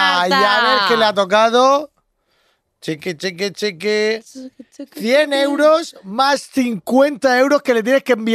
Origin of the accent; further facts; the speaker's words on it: Murcia, Region of Murcia, Spain; porque soy de Murcia